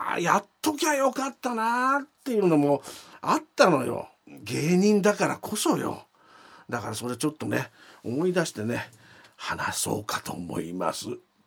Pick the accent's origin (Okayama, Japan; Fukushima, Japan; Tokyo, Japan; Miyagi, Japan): Fukushima, Japan; moved away; 若い時の田舎から出てきたばっかし、福島のね、田舎っぺな感じの写真ですよ